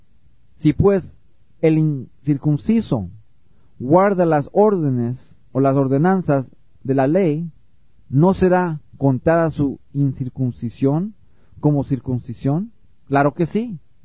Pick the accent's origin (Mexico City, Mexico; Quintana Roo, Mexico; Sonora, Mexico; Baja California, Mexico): Mexico City, Mexico; born there; Cuando yo nací en México, en el Distrito Federal, le dieron a mis padres una acta de nacimiento